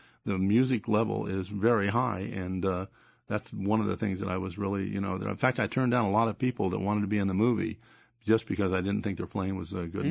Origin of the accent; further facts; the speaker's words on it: Indianapolis, Indiana, United States; I grew up in Indianapolis. I was a bluegrass banjo player